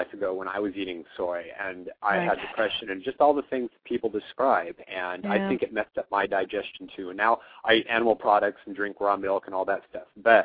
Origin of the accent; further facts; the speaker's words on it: Seattle, Washington, United States; I'm from Seattle.